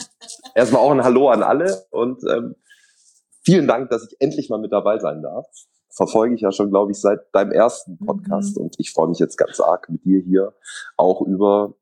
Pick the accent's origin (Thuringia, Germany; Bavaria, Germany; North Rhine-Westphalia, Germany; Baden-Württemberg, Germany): Baden-Württemberg, Germany; born there; als Afro-Schwabe, du hast ja meinen Nachnamen gerade genannt, ich bin aber gebürtiger Schwabe